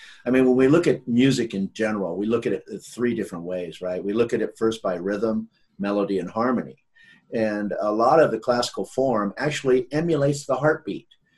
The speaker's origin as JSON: {"language": "English", "town": "Long Beach", "region": "California", "country": "United States", "tie": "born or raised there", "said": "I'm born and bred in Long Beach, California."}